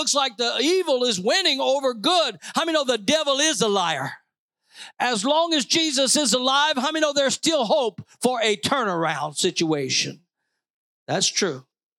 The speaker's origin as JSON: {"language": "English", "region": "Louisiana", "country": "United States", "lives_now": "Missouri, United States", "said": "Now, we live in Missouri or Missouri, but we don't live in misery. And I'm from Louisiana."}